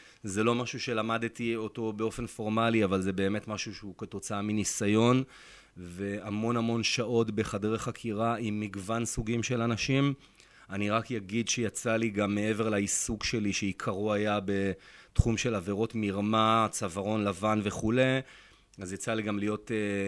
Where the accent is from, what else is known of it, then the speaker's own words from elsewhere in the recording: Holon, Tel Aviv District, Israel; אז גדלתי בחולון